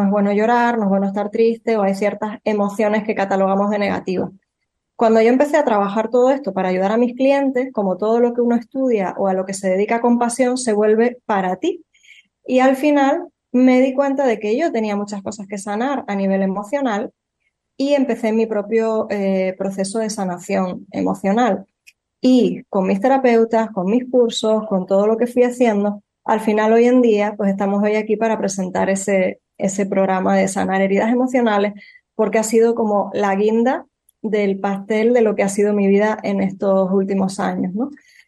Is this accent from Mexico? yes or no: no; Spain; yo tengo 44 años, soy española, vivo en Tenerife